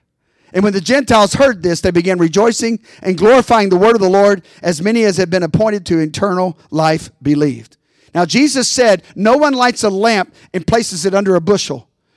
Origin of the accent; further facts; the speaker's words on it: United States; In times past, growing up in America, I could never relate to that.